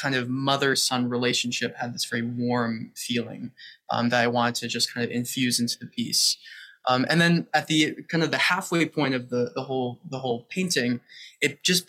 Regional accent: Washington, District of Columbia, United States; I grew up in Washington, D.C., and just outside of the city.

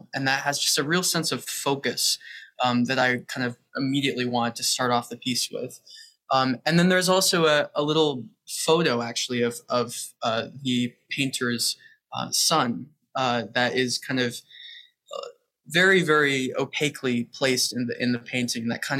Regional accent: Washington, District of Columbia, United States; I grew up in Washington, D.C., and just outside of the city.

